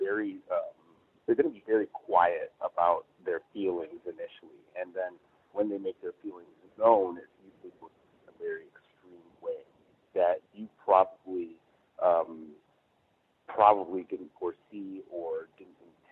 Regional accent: Michigan, United States; now in Chino, United States; I'm reporting from Chino, California. I just wanted to say, Gus, your story about your shirt reminds me of an incident that occurred when I was growing up in small town Michigan

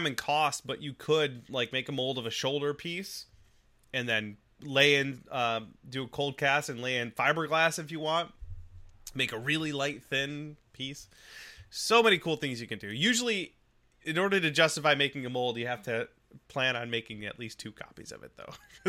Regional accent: United States; I'm an American and we have that option, so I just go with it.

